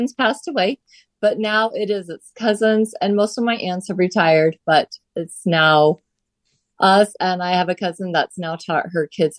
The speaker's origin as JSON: {"language": "English", "town": "Las Vegas", "region": "Nevada", "country": "United States", "tie": "born or raised there", "said": "I grew up in Las Vegas, and my grandma and aunts painted windows."}